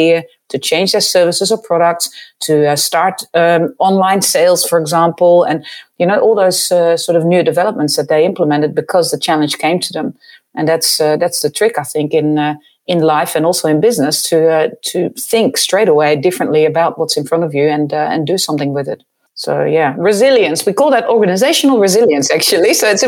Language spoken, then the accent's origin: English; Netherlands; English is a second language; The military in the Netherlands, actually, that's my home country.